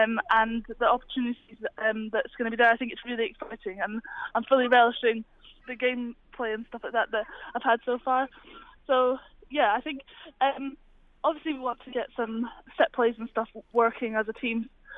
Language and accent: English; Scotland, United Kingdom; obviously I'm from Scotland.